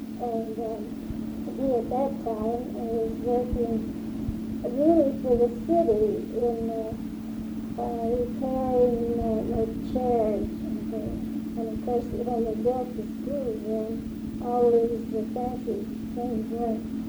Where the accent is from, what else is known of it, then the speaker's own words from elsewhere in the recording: Wenatchee, Washington, United States; born there; I was born in Wenatchee, Washington.